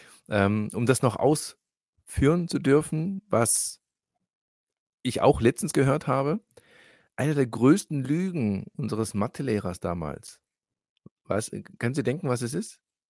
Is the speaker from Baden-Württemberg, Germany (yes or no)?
yes; Heilbronn, Baden-Württemberg, Germany; Ich bin ja auch hier in Deutschland in Heilbronn geboren und aufgewachsen und lebe immer noch in Heilbronn und komme hier nicht weg. Bin hier tatsächlich verwurzelt.